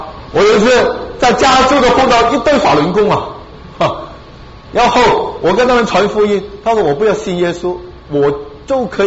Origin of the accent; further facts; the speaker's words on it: Hong Kong; born there; 我当时在香港，我在香港出生的啊